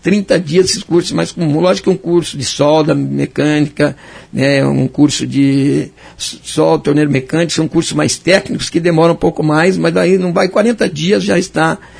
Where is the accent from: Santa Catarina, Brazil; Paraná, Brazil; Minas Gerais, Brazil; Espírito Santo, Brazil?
Paraná, Brazil; Tomazina; now in Curitiba, Brazil; Eu mesmo passei isso quando vim de Tomazina, numa cidade do interior, para arrumar emprego em Curitiba.